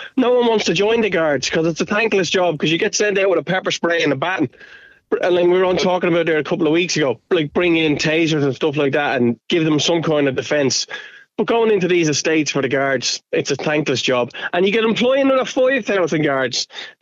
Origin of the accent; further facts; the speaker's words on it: Clondalkin, Leinster, Ireland; So when I was a kid growing up in Clondalkin, there was vigilantes around in the 80s and 90s, right?